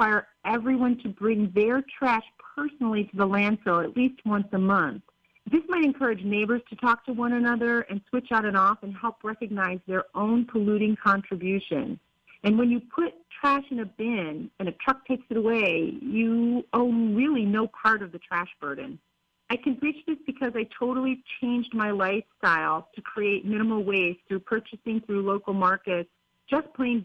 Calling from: Hawaii, United States; I'm calling from Maui County.

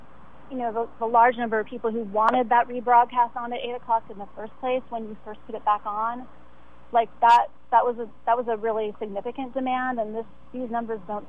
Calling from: San Francisco, California, United States; from San Francisco.

